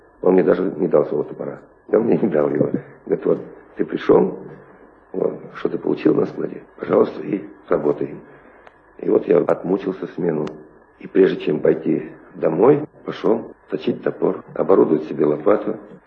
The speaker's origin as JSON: {"language": "Russian", "region": "Ivanovo Oblast", "country": "Russia", "tie": "born there", "said": "Родился я не в Сибири. Родился я на Волге, в Ивановской области. Рос без отца, воспитывался с бабушкой."}